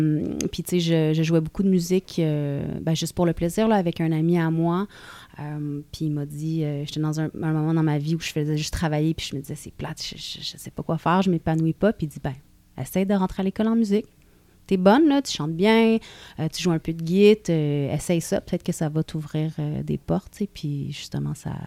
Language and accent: French; Montreal, Quebec, Canada; French is a second language; je viens d'un milieu un peu plus anglophone. Okay. J'ai grandi dans le West Island, puis je suis allée à l'école en français